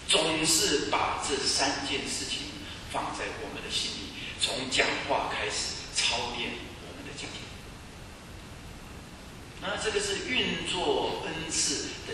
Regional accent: China; 人家这个都是我们中国人在玩弄自己啊。

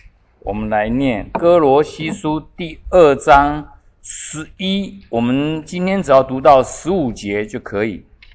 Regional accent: China; 我们中国人称为礼仪之邦，所以我们应该很讲求那规矩的，很讲求规矩。

